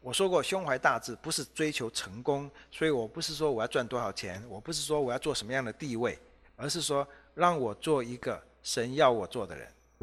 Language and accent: Chinese; China; 但我们中国人的标准，长大做救火员跟长大开垃圾车一样的没出息